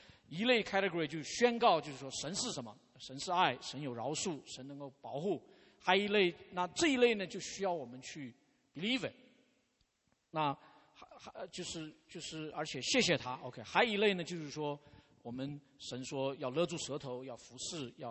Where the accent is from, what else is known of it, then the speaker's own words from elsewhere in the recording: China; 这个就像我们中国人讲话